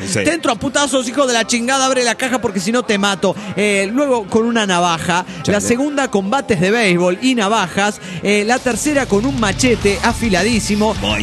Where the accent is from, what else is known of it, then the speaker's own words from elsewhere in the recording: Oaxaca, Mexico; de Oaxaca, México.